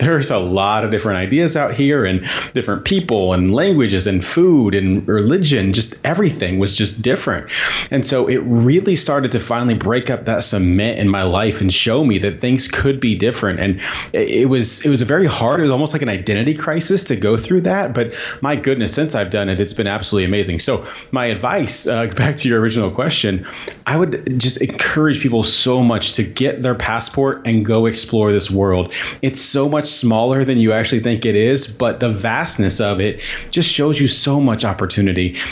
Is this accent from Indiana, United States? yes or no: yes; Indiana, United States; Yeah, so you know, I grew up in Southern Indiana, and if you don't know anything about Southern Indiana, it is, I'm going to be very clear, I loved my childhood, but it's very backwards thinking.